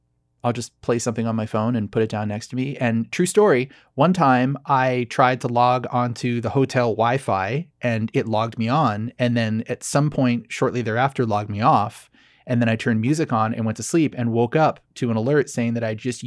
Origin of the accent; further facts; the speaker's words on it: Laguna Beach, California, United States; also born or lived in Dana Point; Yeah, but I grew up in that whole part of the world, Dana Point, Laguna Beach.